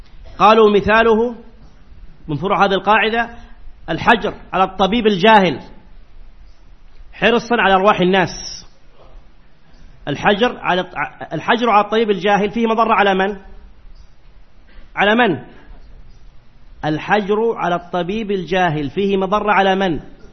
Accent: Saudi Arabia; يسمى عندنا بالسعودية من اللي يسموه أنتم ورش

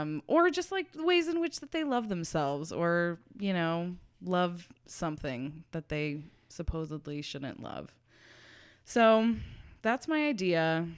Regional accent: Youngstown, Ohio, United States; Oh, and I'll also be in my hometown of Youngstown, Ohio on November 19th.

